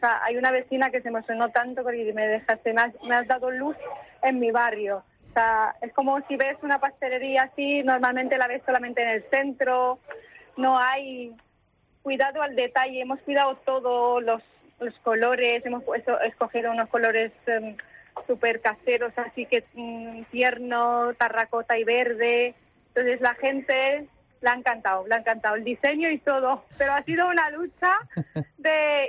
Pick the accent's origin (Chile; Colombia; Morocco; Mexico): Morocco; como yo soy de Marruecos, hemos puesto una tetera con dos vasitos típicos de ahí y el desayuno marroquí